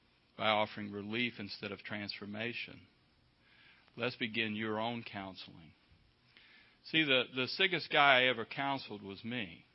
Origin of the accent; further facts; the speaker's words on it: Alabama, United States; Good evening, people. I'm from Alabama, so if you need an interpreter, just let me know.